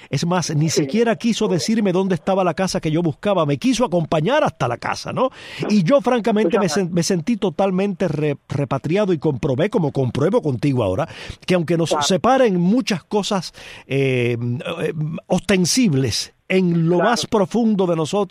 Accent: Palma Soriano, Santiago de Cuba, Cuba; yo soy del interior, como tú sabes, soy de Palma Soriano, y visité La Habana muy pocas veces cuando era niño.

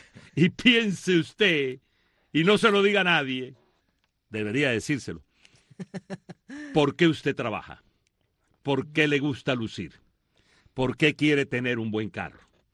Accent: Cuba; siendo sexólogo y siendo cubano

